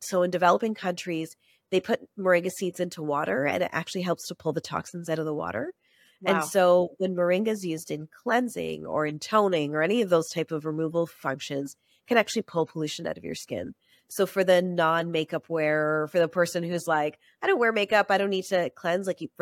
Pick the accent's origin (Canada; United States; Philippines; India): India; South India; I'm South Indian from, you know, Catholic.